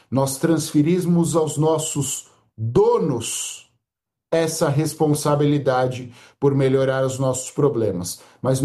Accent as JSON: {"language": "Portuguese", "country": "Brazil", "said": "somos nós, brasileiros, os responsáveis por escolhermos a nossa classe política"}